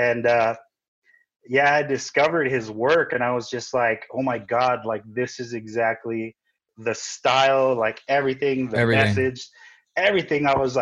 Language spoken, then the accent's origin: English; Carson, California, United States; also born or lived in Compton; I was born in Compton, California, raised in Carson, but just basically moved around like all the hoodie ass areas around here.